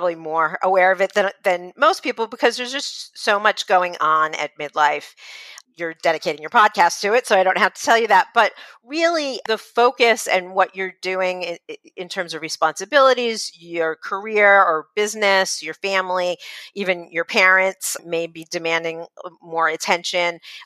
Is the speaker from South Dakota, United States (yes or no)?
no; Massachusetts, United States; Well, I grew up in Massachusetts, and my first concert was a … concert at Tanglewood, which is in the Berkshires.